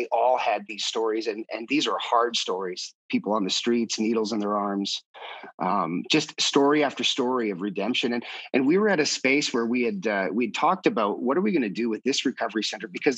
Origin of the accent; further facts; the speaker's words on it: Peace River, Alberta, Canada; So I grew up in First Baptist Church in Peace River, Alberta.